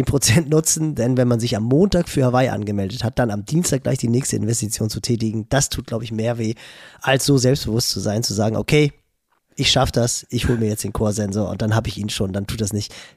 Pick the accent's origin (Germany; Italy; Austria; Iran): Germany; Hamburg; ich bin im Norden von Hamburg groß geworden